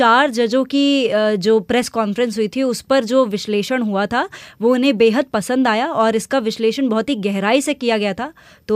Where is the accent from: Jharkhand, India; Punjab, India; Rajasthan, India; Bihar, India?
Rajasthan, India; और मूलतः राजस्थान के बाड़मेर जिले में हूँ, जहाँ छोटे से सरहदी गांव जानपलिया में सब लोग बड़े भरोसे के साथ रोजाना बीबीसी सुनते हैं।